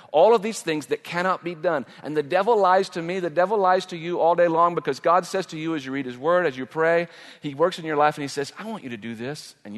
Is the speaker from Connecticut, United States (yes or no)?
no; Allen, Texas, United States; I'd never been out, you know, very far from my hometown of Allen, Texas.